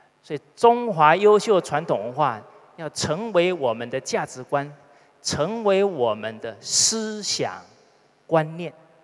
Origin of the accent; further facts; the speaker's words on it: Fujian, China; 我们福建话叫问导游啊